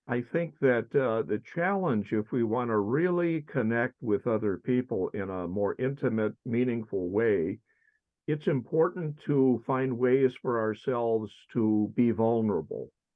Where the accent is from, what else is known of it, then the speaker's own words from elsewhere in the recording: Ashland, United States; When I was growing up in Ashland, up in the northern reaches of the state